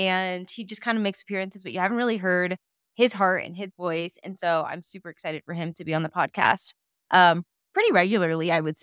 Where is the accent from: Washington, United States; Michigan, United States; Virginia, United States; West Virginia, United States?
Washington, United States; And I grew up in Washington. So, like, my life was not outside of Washington.